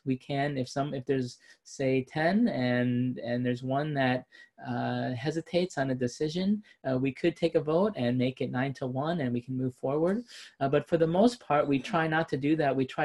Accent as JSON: {"language": "English", "region": "Wisconsin", "country": "United States", "tie": "born or raised there", "said": "Now, when I read this, I actually think about my home state of Wisconsin."}